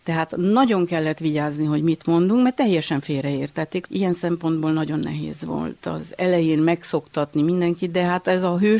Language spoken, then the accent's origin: Hungarian; Arad, Arad County, Romania; Szórványról származom, ugye, Aradról.